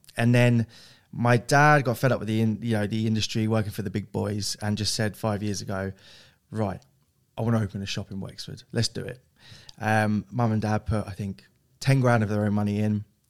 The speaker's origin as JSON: {"language": "English", "town": "Hastings", "region": "South East England", "country": "United Kingdom", "tie": "born or raised there", "accent": "English", "moved": "yes", "lives_now": "Ireland", "said": "Yeah, born and bred in Hastings in East Sussex. Dad's Irish, mum's English. And he wanted to come back to Ireland for a better life."}